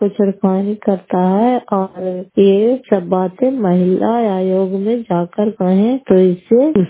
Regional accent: Fatehpur, Bihar, India; घर फतेहपुर पंचायत मकरौता जिला नालंदा और क्रास परसुरा प्रखंड की निवासी हूं

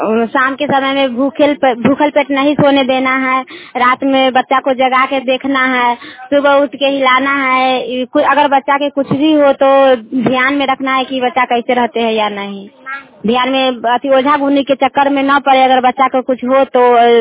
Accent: Akbarpur, India; अकबरपुर के

